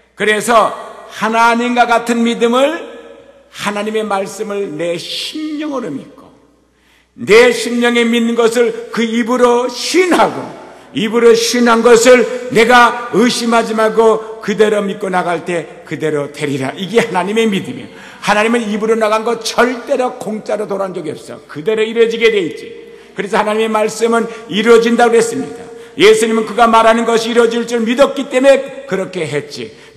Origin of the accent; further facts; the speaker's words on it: South Korea; 어렸을 때 한국에는 온돌방에 살았죠.